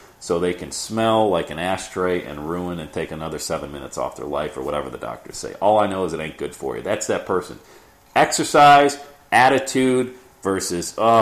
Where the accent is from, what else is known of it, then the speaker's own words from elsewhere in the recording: Cincinnati, Ohio, United States; I wake up in my hometown, Cincinnati, Ohio.